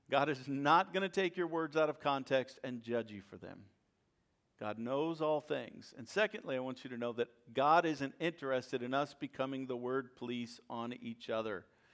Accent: St. Louis, Missouri, United States; I grew up in St. Louis, and part of the way that we communicate is negative.

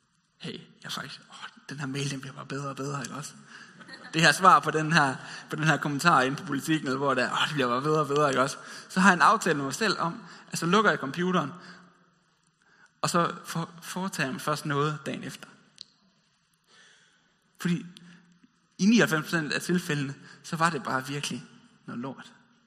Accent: West Jutland, Denmark; det som man i Vestjylland, der hvor jeg kommer fra, vil kalde

